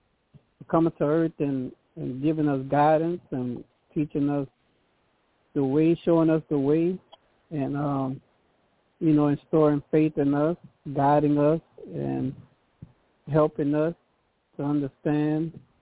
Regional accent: Louisiana, United States; Yeah, hello … I'm from Louisiana.

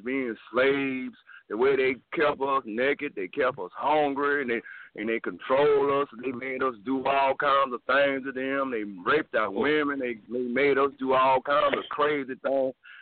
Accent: Dallas, Texas, United States; Now, me and Deacon Reverend Lewis, we come from South Side Dallas. You know, we were some of the first, you know, youngsters, man, that really started, you know, growing up in South Dallas.

